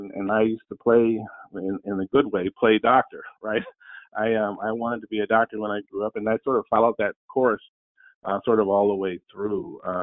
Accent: Cleveland, Ohio, United States; I always said I was going to come back to the urban neighborhood where I grew up in Cleveland

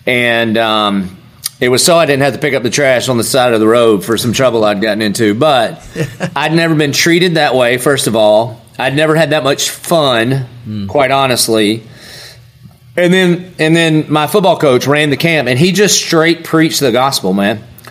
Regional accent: the South, United States; So I grew up in the South, and so we all thought we were Christians because our grandma almost went to church.

